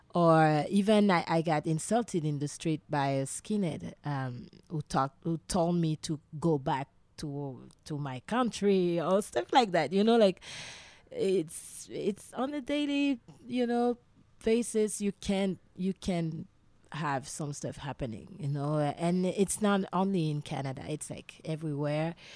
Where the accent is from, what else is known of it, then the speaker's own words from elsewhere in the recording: Guadeloupe; But I come from Guadeloupe, you know, and I really don't know.